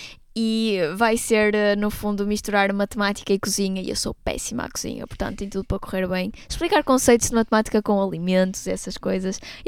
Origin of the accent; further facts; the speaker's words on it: Guimarães, Braga, Portugal; now in Porto, Portugal; eu vim viver aqui para o Porto, eu sou de Guimarães e vim viver sozinha.